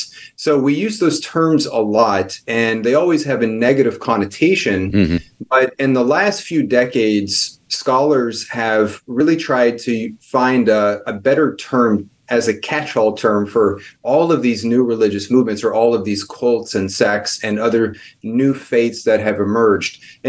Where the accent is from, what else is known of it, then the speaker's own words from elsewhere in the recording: Texas, United States; So I grew up in East Texas, and travel was not something that we really did in our family.